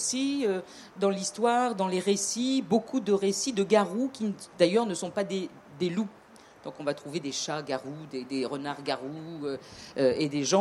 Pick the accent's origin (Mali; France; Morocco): France; South; accent: southern; avec mon accent du sud